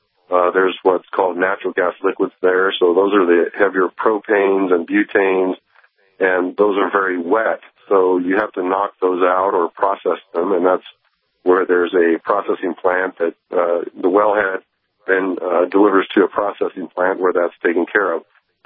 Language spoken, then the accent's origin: English; Denver, Colorado, United States; And I'm from Denver, so I think the Broncos by three.